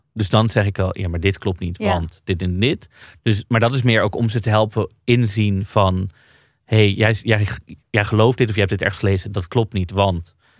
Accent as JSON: {"language": "Dutch", "town": "Amsterdam", "region": "North Holland", "country": "Netherlands", "said": "Ik kom uit Amsterdam-Noord en dat is ook echt een PVV. Daar zijn echt volkswijken waar gewoon mensen nog PVV stemmen."}